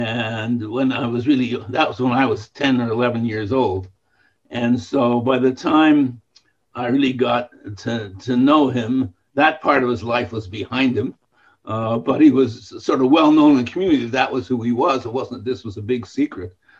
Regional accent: Montreal, Quebec, Canada; born there; I was born in Montreal in 1935.

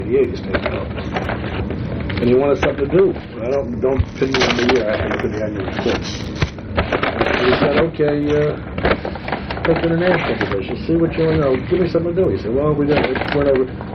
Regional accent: New York, United States; born there; because I was born here in New York in 1924 in November.

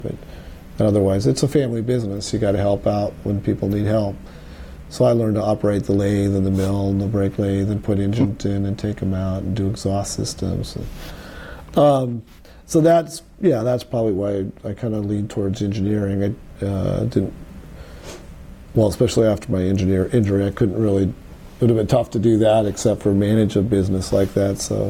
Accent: Riverside, California, United States; also born or lived in East Los Angeles; We didn't live there for long. We stayed there, I think we were about 5 years old when we moved out of East L.A. Mm-hmm. And moved to Riverside, California.

